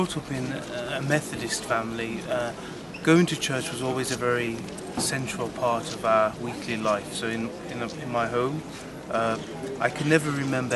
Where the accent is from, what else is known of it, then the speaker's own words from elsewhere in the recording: Birmingham, West Midlands, United Kingdom; I was born in Birmingham, England, and raised in a very devout Christian family. I'm the eldest of six children, four sisters, one brother.